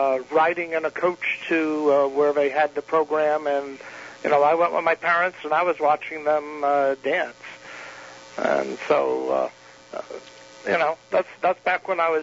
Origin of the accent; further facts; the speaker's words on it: Norwich, Connecticut, United States; Well, I was born and brought up in Norwich, Connecticut, which is in the southeast corner of the state.